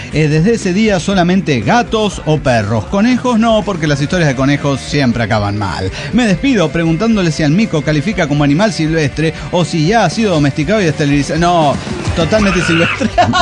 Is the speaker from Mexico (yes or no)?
yes; Mexico; now in San Francisco, United States; Soy mexicano y en la actualidad me encuentro viviendo en San Francisco.